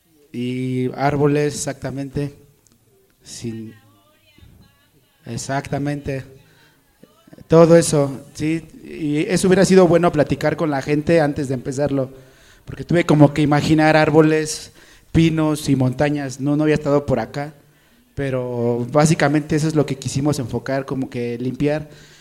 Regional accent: Xochimilco, Mexico City, Mexico; vengo de acá abajo de Xochimilco.

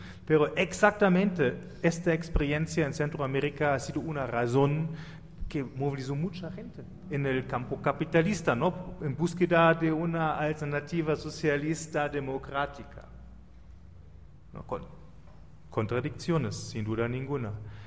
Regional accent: Hamburg, Germany; Spanish is a second language; yo soy de Hamburgo, del lado occidental, y tuvimos enfrente un muro

